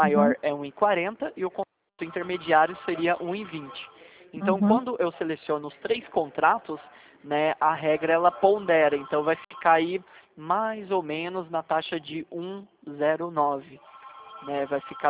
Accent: São José dos Campos, São Paulo, Brazil; eu sou um pouquinho de longe, eu sou de São José dos Campos.

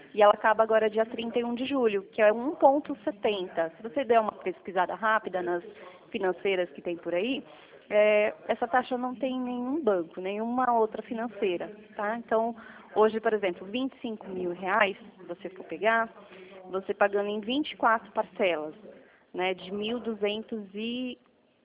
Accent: São Roque, São Paulo, Brazil; Sim, sou aqui de São Roque.

